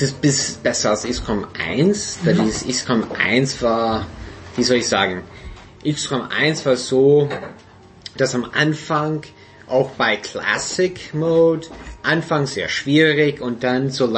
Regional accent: United States; ich bin Amerikaner.

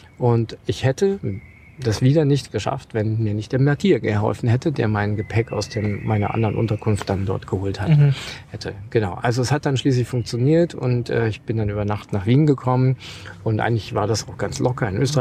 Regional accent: Germany; ich komme aus Deutschland, da geht man zum Bahnhof und holt sich ein Ticket.

